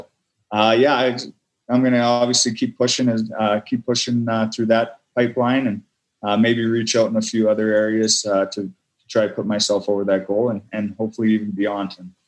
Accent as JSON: {"language": "English", "town": "Beggarville", "country": "United States", "tie": "born or raised there", "also_born_or_lived": "St. Paul", "said": "So I was born in St. Paul, and I lived there till I think I was 7 when my family moved to Beggarville."}